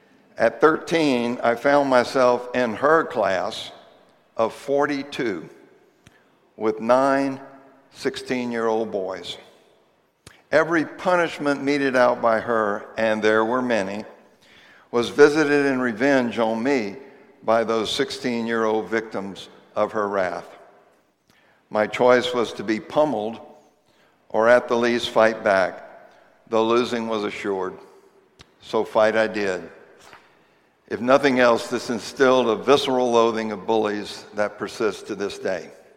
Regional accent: Gonzales, Louisiana, United States; I grew up in Gonzales, Louisiana, a small town on the edge of the swamp. Gonzales was the first high ground for 50 miles. This was outdoorsman country, and I embraced it.

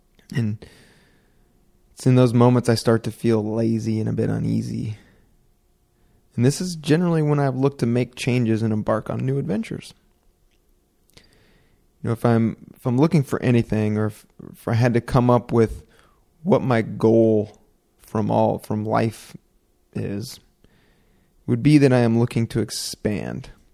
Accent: Oregon, United States; I'm moving from Oregon, and I was born and raised in Oregon. Very white Oregon, not much diversity, especially on the Oregon coast, and even where I lived in other places.

